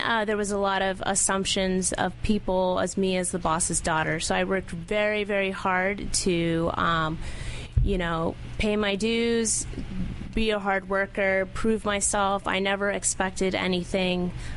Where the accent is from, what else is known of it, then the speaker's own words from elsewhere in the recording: El Paso, Texas, United States; I'm from El Paso, Texas.